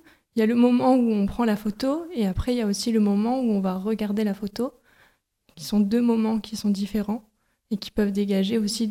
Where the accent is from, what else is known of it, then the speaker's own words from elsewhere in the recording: Arras, Hauts-de-France, France; Oui, j'ai grandi à Arras et puis je suis partie faire mes études à l'université de Valenciennes. Et puis ensuite, je suis partie travailler un petit peu partout, à Paris, en Italie et aussi sur la Côte d'Opale.